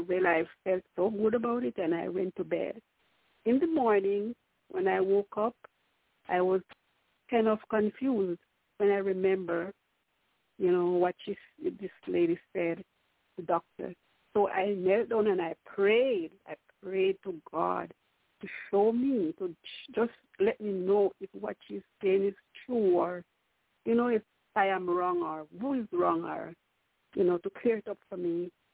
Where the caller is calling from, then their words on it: Queens, New York, United States; from New York, from Queens, New York.